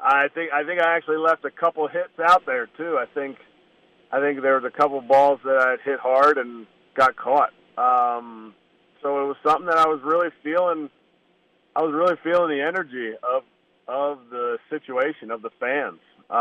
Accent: Philadelphia, Pennsylvania, United States; growing up in the Philadelphia area it's the same way. It's like, you know, you are very proud of where you were raised.

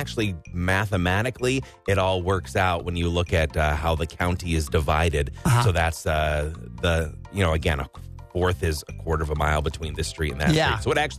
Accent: Rice Lake, Wisconsin, United States; also born or lived in Milwaukee; Well, growing up, I was born in Milwaukee, but spent most of my life in Rice Lake.

